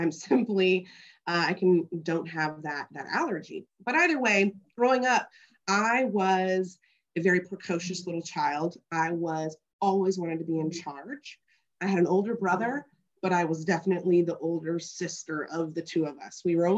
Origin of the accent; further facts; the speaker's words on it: Texas, United States; give you a brief background of who I am, where I come from, but I was born and raised in Texas, and I got a mom, I got a dad, and I got an older brother.